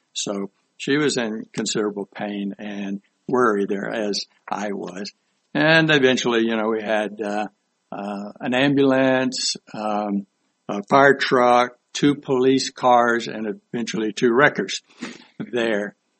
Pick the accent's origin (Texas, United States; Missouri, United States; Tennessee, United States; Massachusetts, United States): Texas, United States; Houston; Now, I'm from Houston, Texas. If somebody said that, this would be pretty weird, all right. But in South Carolina, that's not uncommon.